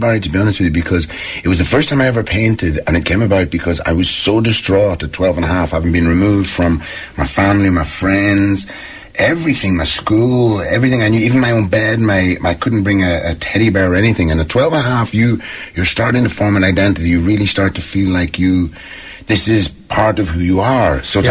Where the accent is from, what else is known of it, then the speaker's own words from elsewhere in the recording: Dublin, Leinster, Ireland; born there; Well, I was born in Dublin in 1961.